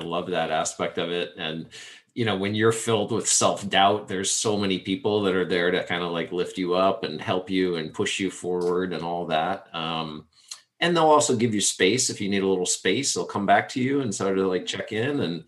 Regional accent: East Coast, United States; I'm from the East Coast, so I just have to think East West

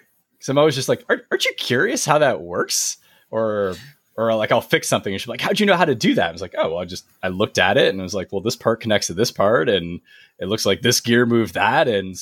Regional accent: United States; I grew up in the States, if you couldn't tell by my accent.

